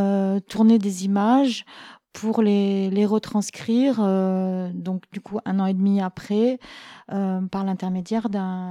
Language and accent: French; Gabon; J'ai grandi au Gabon, moi. J'ai passé une dizaine d'années là-bas.